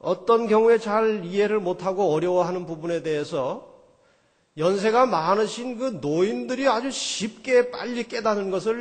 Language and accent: Korean; Seoul, South Korea; 제 고향이 이제 구로구 오류동입니다. 그 당시에는 뭐 경기도였지만 지금 주소상 그렇게 서울로 되어 있어요. 저희 아버님이 태어난 그 집에서 제가 태어났습니다. 거기가 고향이에요.